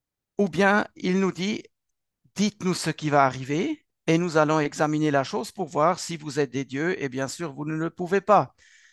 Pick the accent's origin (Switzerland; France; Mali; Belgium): Switzerland; first language German, Swiss German; French is a second language; Et vous entendez que ma langue maternelle n'est pas le français, mais l'allemand, respectivement le suisse-allemand.